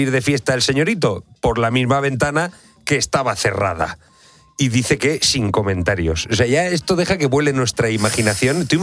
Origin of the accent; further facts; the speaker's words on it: Valencian Community, Spain; yo como valenciano, yo siempre abandero los murciélagos